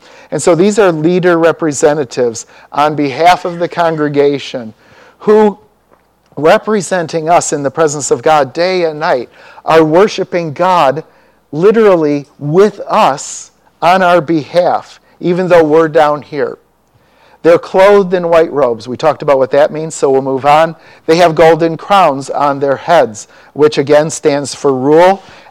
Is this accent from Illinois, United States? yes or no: yes; Chicago, Illinois, United States; And so when I grew up in Chicago, every so many houses, it was predominantly Catholic.